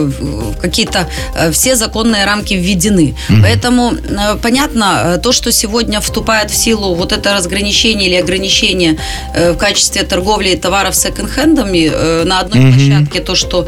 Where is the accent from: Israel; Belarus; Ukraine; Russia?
Belarus; мы вроде белорусы, толерантные, спокойные.